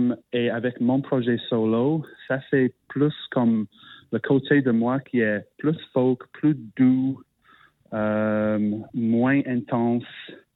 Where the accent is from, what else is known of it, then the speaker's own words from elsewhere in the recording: Yorkshire and the Humber, United Kingdom; moved away as an adult; now in Montreal, Canada; j'étais adulte quand j'ai déménagé à Montréal. J'ai grandi en Yorkshire et c'est une région dans le nord de l'Angleterre, un peu comme entre Londres et l'Écosse. À l'âge de 22, j'ai décidé de voyager.